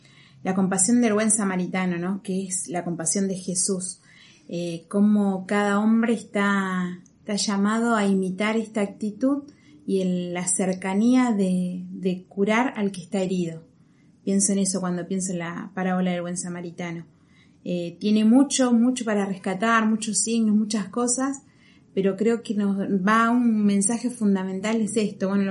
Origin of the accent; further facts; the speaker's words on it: Posadas, Misiones, Argentina; born there; now in La Plata, Argentina; Hermana canosiana, nací en Posadas, en Misiones, y estoy viviendo acá en la diócesis de La Plata hace 10 años más o menos.